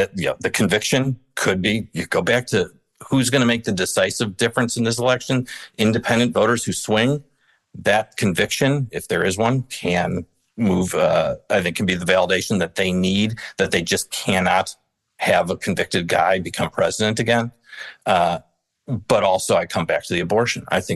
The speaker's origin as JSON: {"language": "English", "region": "Illinois", "country": "United States", "tie": "born or raised there", "said": "I'll tell you, I grew up outside of Chicago, and I did not like the University of Michigan."}